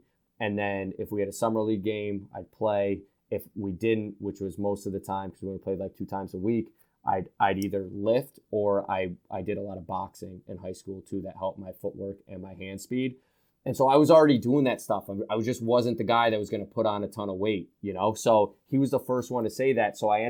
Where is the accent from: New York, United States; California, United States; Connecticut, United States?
New York, United States; which is where this Division II school, the College of St. Rose in my hometown, that's the league that they play in.